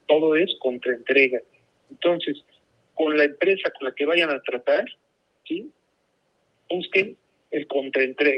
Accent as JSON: {"language": "Spanish", "country": "Mexico", "said": "realmente nos vemos muy complicados como mexicanos"}